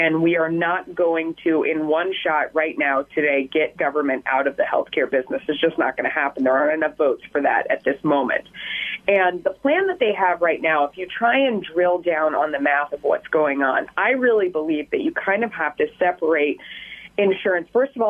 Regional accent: Hollywood, California, United States; But I grew up in Hollywood, and you know, I have to say, when I came to Fox News

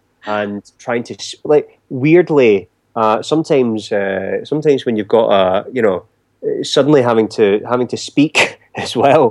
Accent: Scotland, United Kingdom; even though I'm Scottish, I wasn't around, obviously, in the 18th century

